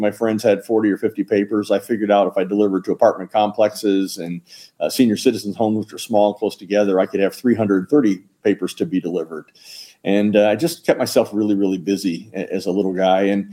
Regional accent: Ohio, United States; You know, I grew up in Southern Ohio. My dad was a chemical engineer. My mom happened to be from Fort Wayne. They got married when he went to a college here in Indiana, and he got his job in Southern Ohio as a chemical engineer.

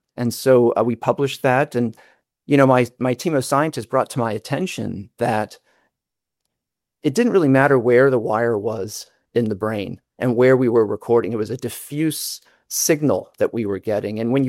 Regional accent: Philadelphia, Pennsylvania, United States; I was first in practice at Stanford in California, now back in my hometown in Philadelphia, Penn.

